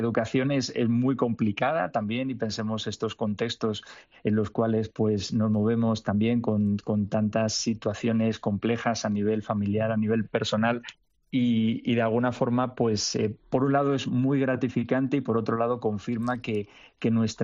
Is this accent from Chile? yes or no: no; Madrid, Community of Madrid, Spain; pero bueno, originariamente de Madrid, que si no mis madrileños también se me